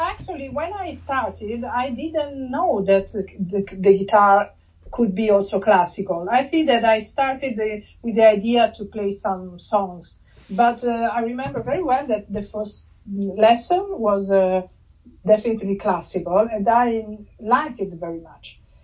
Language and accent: English; Latina, Lazio, Italy; English is a second language; No, I grew up in Latina. Latina is very close to Rome.